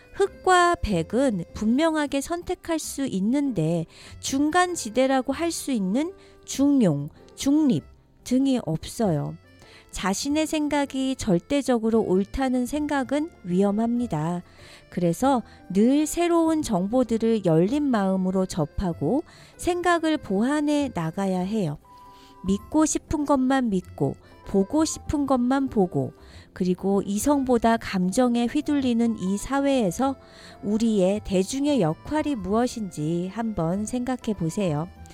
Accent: South Korea; 저는 요즘처럼 한국인으로서 자부심과의 긍지

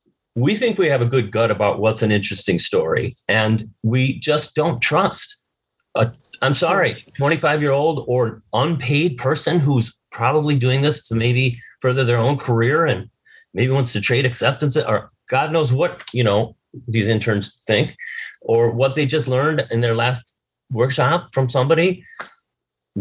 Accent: Milwaukee, Wisconsin, United States; I on the poor side of the tracks in Milwaukee.

